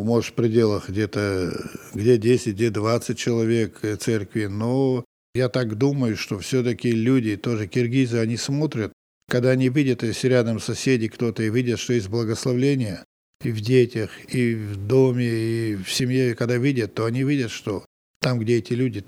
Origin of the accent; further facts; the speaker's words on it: Russia; им было тоже приятно, что я вот осетин